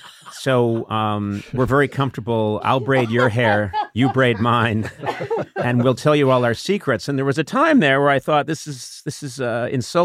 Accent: Boston, Massachusetts, United States; because I'm from Boston, Massachusetts. Nobody's doing that.

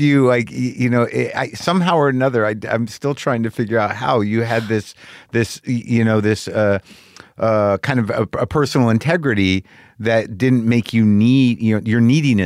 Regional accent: New Mexico, United States; I come from New Mexico

